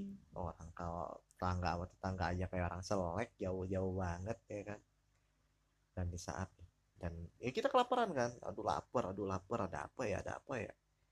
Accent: Bali, Indonesia; Saudara-saudara gua ada yang dari Jakarta, ada yang dari Semarang, dan gua dari Bali

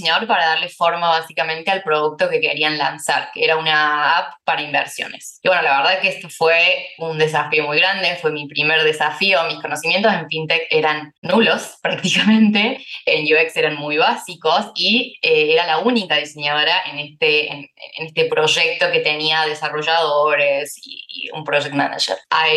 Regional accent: Argentina; now in London, United Kingdom; soy de Argentina, pero vivo en Londres hace un año y medio más o menos.

